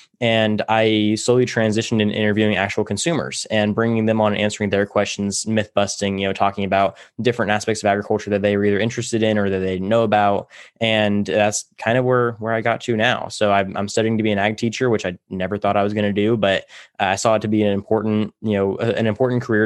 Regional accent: Tulare, California, United States; I grew up in Tulare, California. We call it Cowtown here.

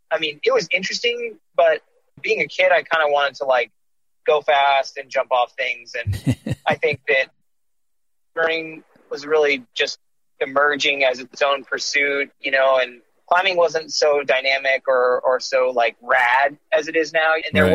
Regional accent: Madison, Wisconsin, United States; born there; Well, so I was born in Madison, Wisconsin, and I traveled quite a bit with my family as a young kid

